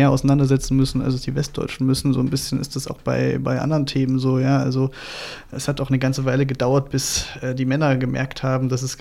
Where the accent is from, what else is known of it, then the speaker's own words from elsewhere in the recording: East Germany, Germany; Und ich glaube, dass man als Ostdeutscher halt vielleicht mit einem empathischeren Blick auf den Osten guckt